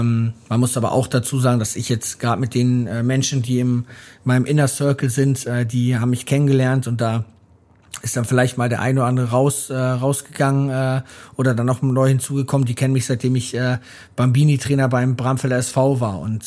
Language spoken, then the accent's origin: German; Hamburg, Germany; weil wir als Hamburger Jungs einfach wussten